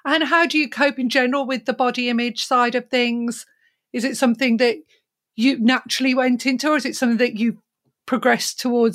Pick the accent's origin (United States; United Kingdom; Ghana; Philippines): United Kingdom; Birmingham, West Midlands; And I told you that I'm from the Birmingham area. And I came across a lot of different cultures and diversities.